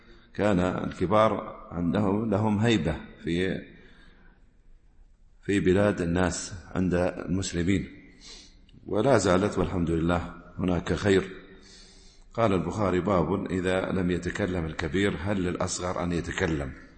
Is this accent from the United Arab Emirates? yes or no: yes; United Arab Emirates; الجمار هو قلب النخلة الآن يسمى عندنا في الإمارات الحيب